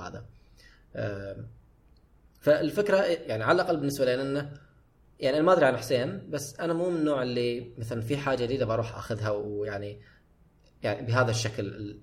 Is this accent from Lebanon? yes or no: no; Qatif, Eastern Province, Saudi Arabia; انا ما اقولها مع انه المفروض نحن اثنين من القطيف